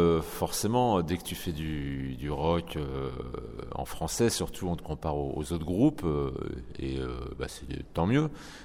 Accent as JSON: {"language": "French", "country": "France", "first_language": "French", "said": "c'est que nous, on est français, c'est notre langue maternelle"}